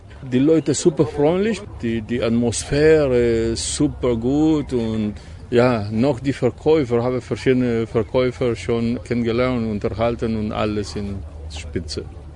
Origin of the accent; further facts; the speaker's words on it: Mexico; German is a second language; I am from Mexico, ich komme aus Mexiko.